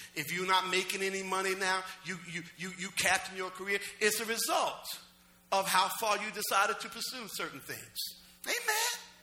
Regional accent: New Jersey, United States; Okay, but I mean, like Newark is 10 minutes away from my hometown.

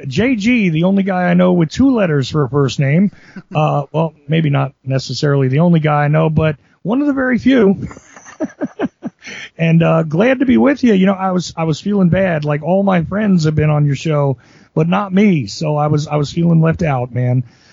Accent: New Jersey, United States; Well, I'm a kid from Jersey, you know, not so much a kid anymore because I'm 47 now.

